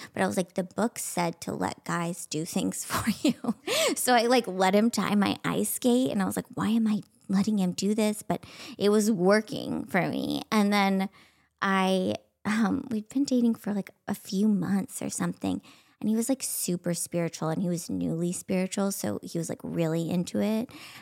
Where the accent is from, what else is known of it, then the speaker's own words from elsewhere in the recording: Texas, United States; Like I'm from Texas. I'm very Christian.